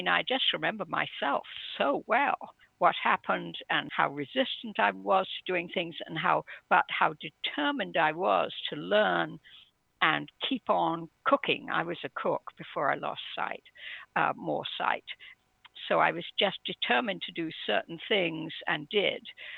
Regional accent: England, United Kingdom; I was brought up in England, stiff upper lip and all that.

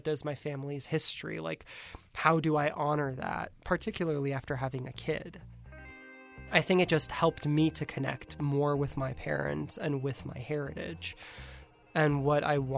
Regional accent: Miami, Florida, United States; now in San Francisco, United States; what does it mean to be an Iranian American, something that growing up in Miami, living in San Francisco, I never really had to think about.

